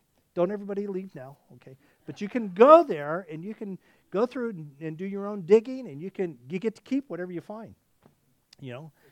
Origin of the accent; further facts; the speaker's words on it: Arkansas, United States; born there; I was born in Arkansas.